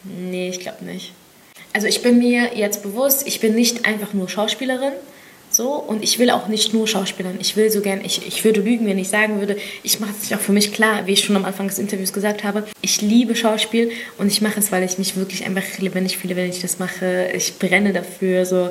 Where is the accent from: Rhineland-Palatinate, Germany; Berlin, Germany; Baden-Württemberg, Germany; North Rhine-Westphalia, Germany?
Berlin, Germany; Ich bin Berlinerin. Ich fühle mich als Berlinerin und ich fühle mich ägyptisch.